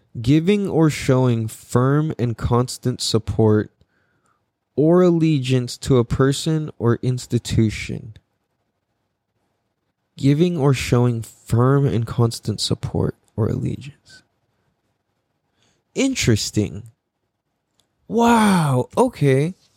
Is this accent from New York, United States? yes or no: no; San Diego, California, United States; oh, I'm from San Diego, and you're like, oh, I'm from San Diego, it's like, oh, sick, no way. Like, the most that happens is like, oh, that's cool, I don't meet very many people from here still.